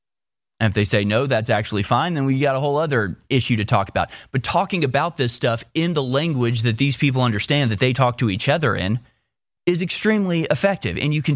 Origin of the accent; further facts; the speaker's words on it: United States; yeah, I'm an American.